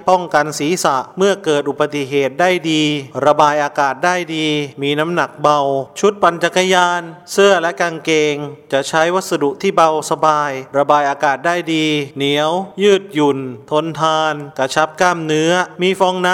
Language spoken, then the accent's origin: Thai; Nong Ya Sai, Suphan Buri, Thailand; กลุ่มจักรยานเพื่อสุขภาพอำเภอหนองยาไซที่บ้านเกิดของผม